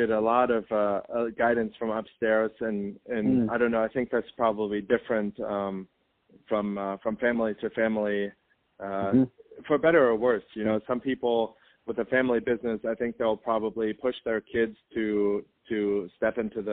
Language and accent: English; Germany; Okay, so I was born and raised in Germany, and my family originally comes from the east of Germany